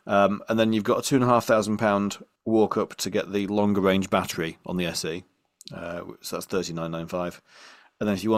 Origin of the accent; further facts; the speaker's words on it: Yorkshire and the Humber, United Kingdom; and obviously I'm a Yorkshireman